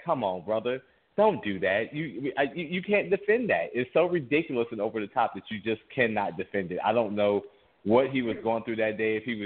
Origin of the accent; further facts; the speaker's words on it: Ohio, United States; everybody knows I'm from Ohio, and it's rare you get a transcendent player in basketball from Ohio